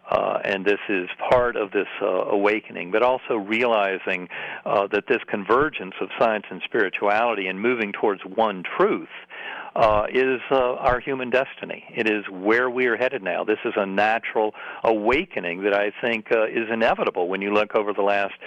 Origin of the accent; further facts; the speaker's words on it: North Carolina, United States; I had wanted to believe so much of what I had grown up with in that Methodist church growing up in North Carolina